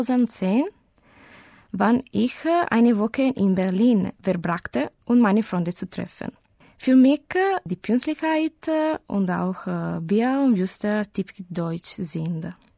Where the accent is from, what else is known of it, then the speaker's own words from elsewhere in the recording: Italy; German is a second language; Ich komme aus Italien. Ich bin 1983 Jahr geboren.